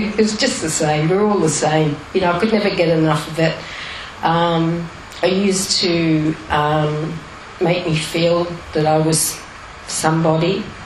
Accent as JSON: {"language": "English", "town": "Chichester", "region": "South East England", "country": "United Kingdom", "tie": "born or raised there", "said": "I was born in England, and lived, you know, a nice life, really, quite privileged, and we lived in a little village near Chichester in West Sussex."}